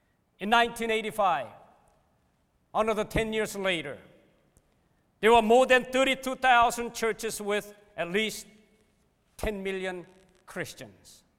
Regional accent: South Korea; first language Korean; English is a second language; English is not my mother tongue, so one time I was introduced in one of the southern churches in the United States.

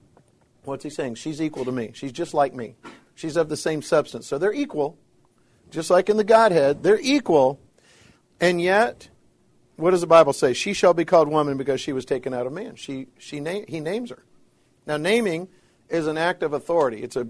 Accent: Florida, United States; I've been to SeaWorld. I grew up in Florida. I've been to SeaWorld several times.

